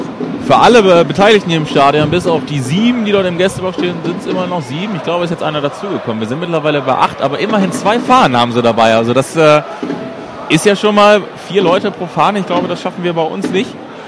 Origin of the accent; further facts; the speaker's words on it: Bielefeld, North Rhine-Westphalia, Germany; Als Bielefelder hat man ja so ein bisschen den Blick darauf, was der Herr macht.